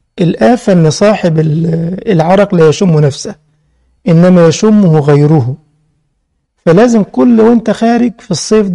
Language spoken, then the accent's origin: Arabic; Egypt; الكراط ده عندنا في مصر، ما عرفش بقى في سوريا ولا في المغرب والجزائر وتونس